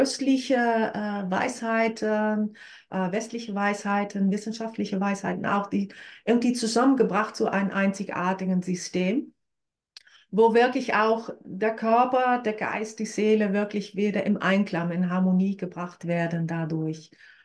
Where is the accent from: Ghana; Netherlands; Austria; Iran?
Netherlands; German is a second language; Ich komme ursprünglich aus Holland. Das wird man vielleicht auch mal ein oder andere grammatische, kreative Verdrehung hören.